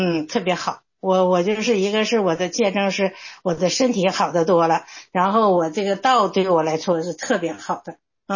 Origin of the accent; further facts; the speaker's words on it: Northeast China, China; 然后那个我也是74岁了，要搁老家说就75岁了，我也是东北那块的。